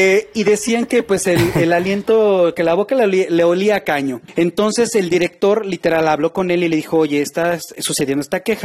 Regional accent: Veracruz, Mexico; born there; yo nací acá en Tierra Caliente, en un estado que se llama Veracruz

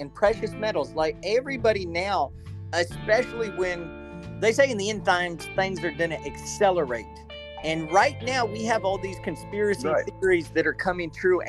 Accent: Kentucky, United States; because it flooded my home state, and so we went out there to Eastern Kentucky.

